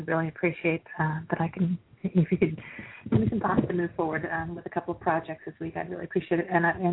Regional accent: California, United States; born there; No, I was born in California.

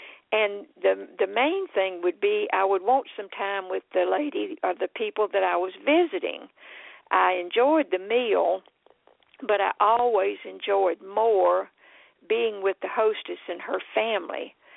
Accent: the South, United States; I was raised in the South, so having people over was a really big deal.

